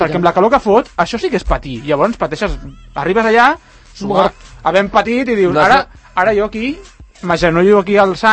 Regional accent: Sant Cugat del Vallès, Catalonia, Spain; la gent que som de Sant Cugat

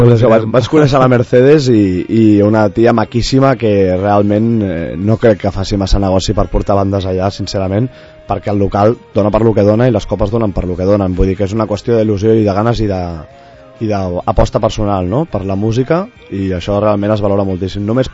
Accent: Sant Cugat del Vallès, Catalonia, Spain; jo sóc de Sant Cugat

